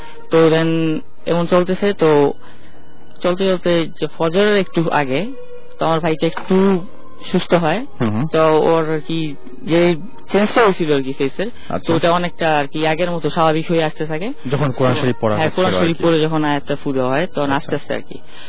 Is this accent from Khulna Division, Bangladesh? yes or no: no; Narayanganj, Dhaka Division, Bangladesh; আমি নারায়ণগঞ্জ থেকে আসছি।